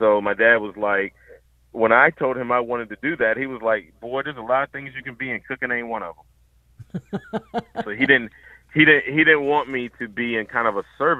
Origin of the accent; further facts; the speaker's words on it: Brunswick, United States; I grew up in Brunswick proper, right, inside the city of Brunswick. It's a very small micro city of Brunswick.